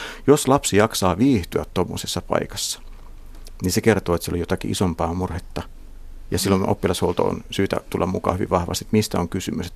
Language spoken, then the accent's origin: Finnish; Savonia, Finland; Ehkä johtuen mäkin olen Savosta, niin mä pystyn hyvin jotenkin eläytymään siihen.